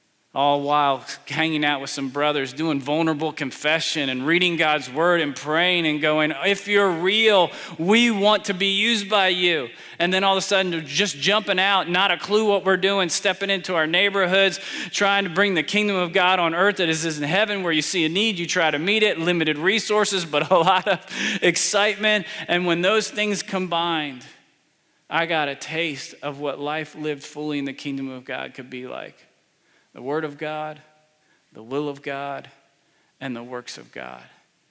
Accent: Franklin, Tennessee, United States; I'm a pastor from Franklin, Tennessee.

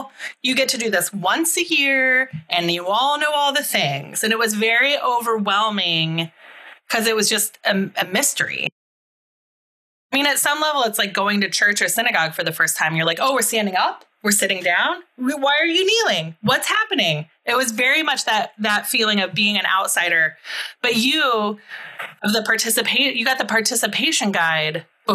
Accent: Indiana, United States; You're from Minnesota. I'm from Indiana.

